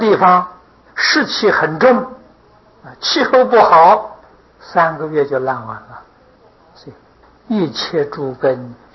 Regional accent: China; 我们中国人俗话所谓的“生不带来，死不带去”，一样都带不去。

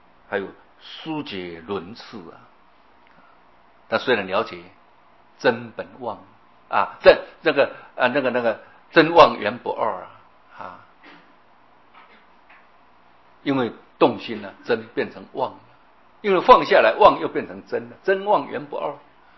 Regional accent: China; 我们中国人说佛说法49年

